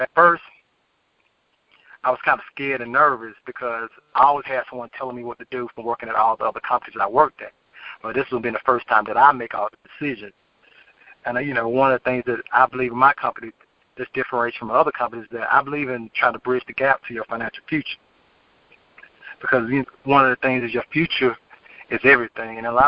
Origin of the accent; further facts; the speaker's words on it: Madison, Georgia, United States; also born or lived in Miami, United States; Well, I was born in Miami, Florida. I'm raised in a small town called Madison, Georgia. I finished school at North Georgia College